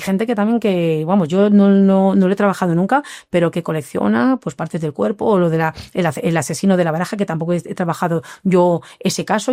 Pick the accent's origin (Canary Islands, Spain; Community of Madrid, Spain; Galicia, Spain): Community of Madrid, Spain; Madrid; yo no soy zamorana, es mi madre la que es de Zamora. Me encantaría ser zamorana, pero no soy zamorana, soy de Madrid.